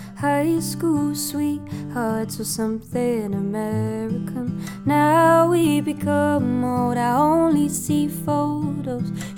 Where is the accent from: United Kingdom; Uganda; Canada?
United Kingdom; Wales; also born or lived in Hexham / London / Germany; London, Germany, Wales. I grew up in Wales quite a bit, and then back to London again.